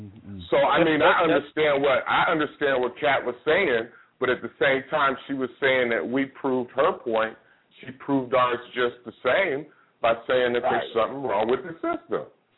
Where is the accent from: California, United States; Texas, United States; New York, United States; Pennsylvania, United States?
California, United States; Oakland; also born or lived in San Francisco; We used to stand out at the bus stop at 6 o'clock in the morning. We moved from San Francisco to Oakland. My mom bought a house for $60,000, and that was in, like, 73.